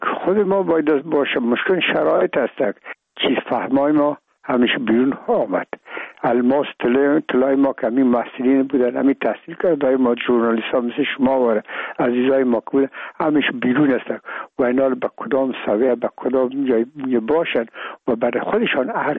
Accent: Afghanistan

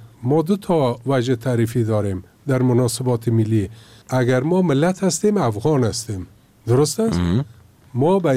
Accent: Kabul, Afghanistan; born there; زادگاهم کابل است، ما پشتون نوشته شوم، هزاره، تاجک، افغان، ما افتخار میکنم و ما افغان هستم و ما از افغانستان هستم.

